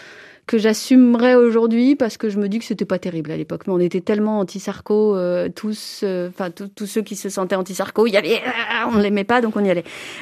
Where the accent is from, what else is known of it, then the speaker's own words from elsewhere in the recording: Ris-Orangis, Île-de-France, France; born there; moi, quand je réponds que je suis née à Ris-Orangis, ça ne suffit pas. Ce qui intéresse les gens, ce sont mes origines.